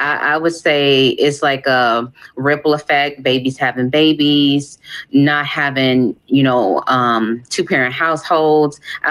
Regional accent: Chicago, Illinois, United States; Yes, I am totally born and raised in Chicago. I love my home.

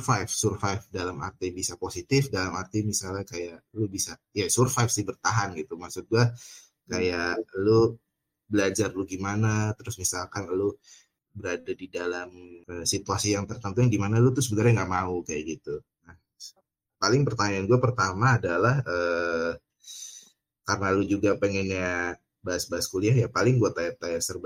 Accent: Tangerang, Banten, Indonesia; Tapi gue juga orang Tangerang gitu teman-teman yang dengerin episode kali ini. Gue orang Tangerang

